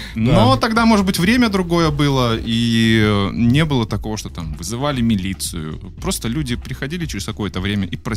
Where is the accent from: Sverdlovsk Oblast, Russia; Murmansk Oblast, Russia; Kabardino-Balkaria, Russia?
Kabardino-Balkaria, Russia; Nalchik; Нет, родился я не в Петербурге, я родом из Солнечного Кавказа. Вот, родился я в городе Нальчик, и до, ой, уже даже не помню, до скольки лет я там жил.